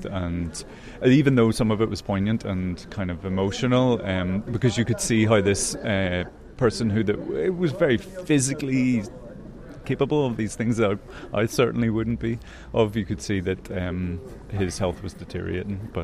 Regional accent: Ireland; And being Irish, like, we love nothing more than a great yarn

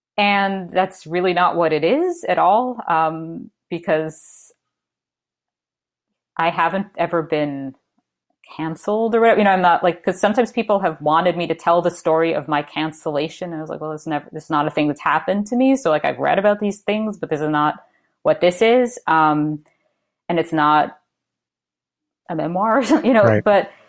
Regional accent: United States; now in Canada; So I'm American, but I live in Canada and I am loving the universal healthcare here.

